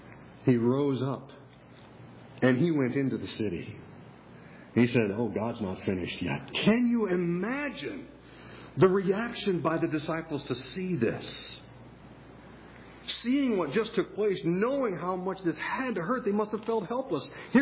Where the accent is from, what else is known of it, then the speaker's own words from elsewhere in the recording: Minnesota, United States; I grew up in Minnesota, and then every summer we'd have a Bible camp out there